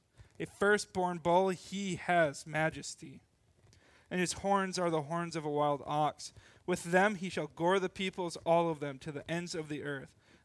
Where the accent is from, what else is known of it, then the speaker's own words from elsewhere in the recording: Little Falls, United States; I grew up in Little Falls, by the way, and there's a little bridge as you leave Little Falls heading towards a smaller town called Bolas.